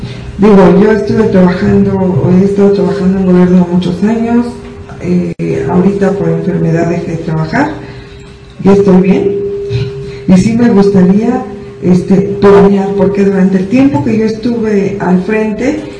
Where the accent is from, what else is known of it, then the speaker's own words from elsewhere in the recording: Mexico; no cumplía con un deber como ciudadana y como mexicana